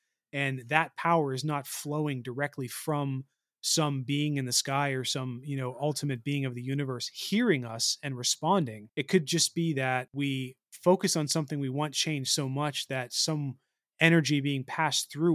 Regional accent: United States; because that's where I grew up in America, surrounded by Christianity and whatnot.

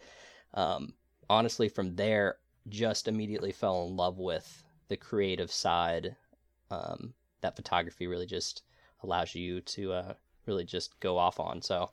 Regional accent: North Carolina, United States; I grew up here in the Sandhills, North Carolina. You already mentioned that, but currently living in Aberdeen, North Carolina, which is adjacent to Southern Pines and Pinehurst

